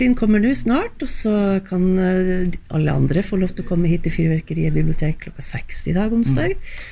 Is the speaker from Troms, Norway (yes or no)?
yes; Harstad, Troms, Norway; jeg vokste opp I Harstad med Asbjørn Schultz I min nære omkrets